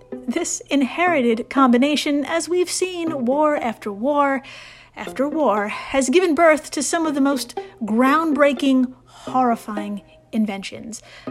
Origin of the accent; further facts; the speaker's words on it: United States; As an American myself, I could say this country dry humps that year every 4th of July